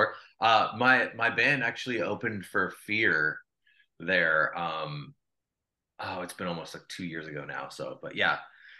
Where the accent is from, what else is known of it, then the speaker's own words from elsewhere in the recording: Illinois, United States; now in St. Louis, United States; So I'm in St. Louis, Missouri, and I grew up in Illinois about an hour away from here. I actually grew up on a farm, and then I moved to the city as soon as I was old enough to move, because I grew up in a really small town